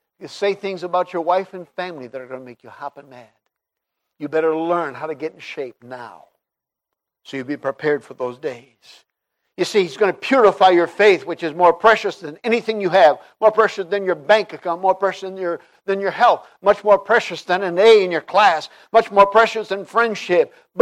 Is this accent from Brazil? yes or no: yes; Brazil; born or raised there; English is a second language